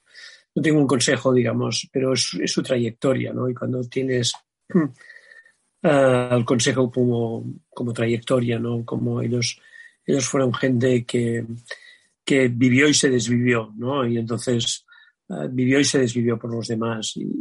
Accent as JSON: {"language": "Spanish", "town": "Terrassa", "region": "Catalonia", "country": "Spain", "said": "Pero no olvidéis que soy de Tarrasa."}